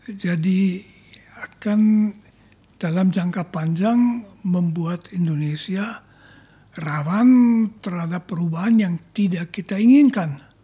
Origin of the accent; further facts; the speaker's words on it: Germany; Indonesian is a second language; Saya berasal dari Jerman.